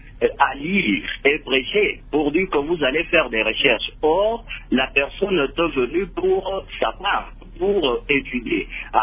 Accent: DR Congo; chez nous en RDC

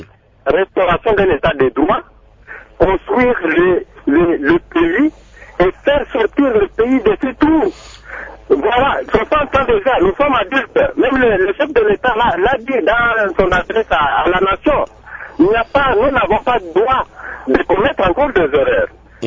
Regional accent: DR Congo; les politiciens chez nous au Congo cherchent toujours à s'emparer de ce pays

